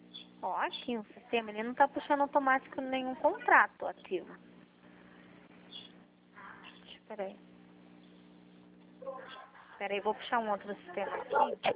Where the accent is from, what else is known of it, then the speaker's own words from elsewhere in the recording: São Paulo, Brazil; Eu sou aqui do estado de São Paulo.